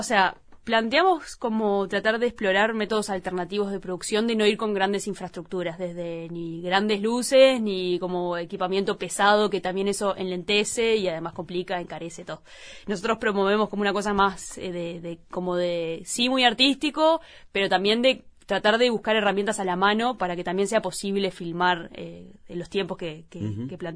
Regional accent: Uruguay; Incluso siendo uruguayos

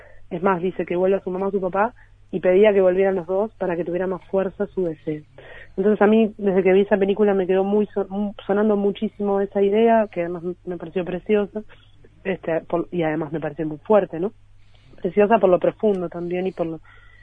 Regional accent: Ciudad de la Costa, Canelones, Uruguay; born there; Yo nací en Ciudad de la Costa, y cuando todavía no se llamaba así

